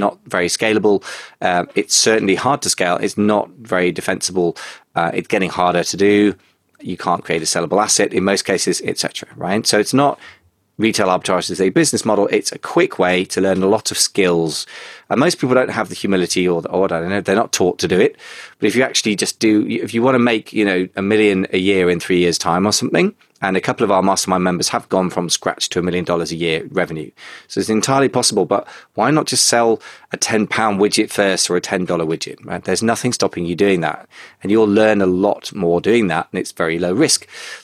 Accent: United Kingdom; although I'm British and I understand the position of British sellers

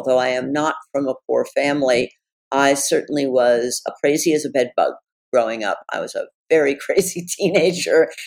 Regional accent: New York City, New York, United States; I am from New York City. I know what to be afraid

